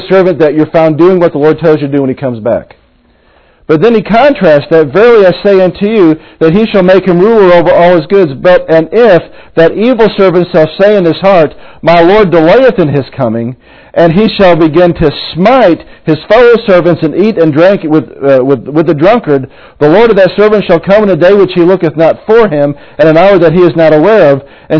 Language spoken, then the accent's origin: English; the Ozarks, United States; I'm from the Ozarks. I find out God be smart, and I be dumb, and I just do what He says.